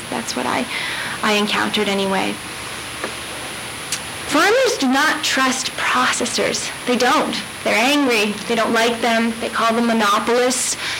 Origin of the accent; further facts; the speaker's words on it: United States; I was an American. I didn't present myself as an American, but I presented I'm a foreigner.